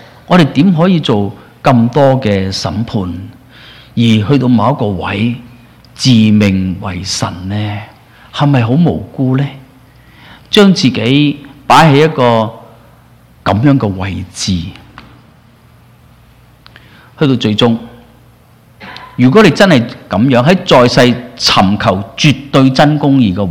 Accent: Hong Kong; 其实我们好像中我们香港人所说的想多了

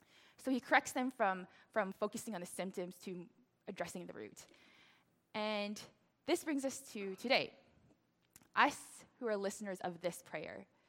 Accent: Regina, Saskatchewan, Canada; I grew up in Regina, Saskatchewan, and meaning that all my neighbors were non-Chinese.

